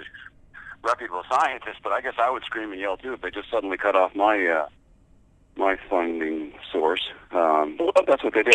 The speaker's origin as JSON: {"language": "English", "region": "New England", "country": "United States", "tie": "born or raised there", "said": "I grew up in New England, and the National Seashore took locked down most of Cape Cod."}